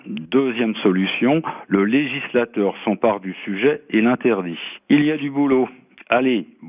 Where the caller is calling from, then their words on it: Deuil-la-Barre, Île-de-France, France; à Deuil-la-Barre, en proche banlieue parisienne.